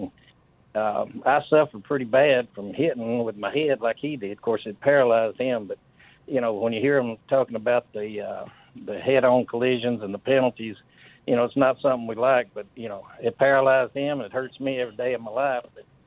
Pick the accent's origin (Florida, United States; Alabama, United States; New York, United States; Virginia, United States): Alabama, United States; Russellville; where I grew up in Russellville, I grew up four blocks from where Chucky Mullins grew up.